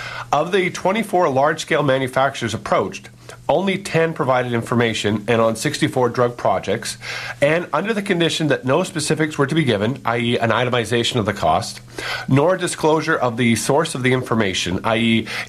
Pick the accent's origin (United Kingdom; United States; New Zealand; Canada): Canada; As a Canadian, I'm proud that our nation has a relatively socialized medical system.